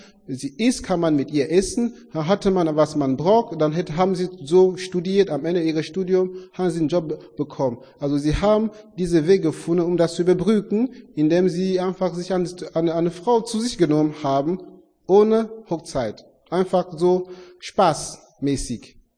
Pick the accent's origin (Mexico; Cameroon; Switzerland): Cameroon; wenn ihr nach Kamerun kommt und seht, wo ich aufgewachsen bin, ich bin im Dorf geboren und zur Schule ist man zu Fuß gegangen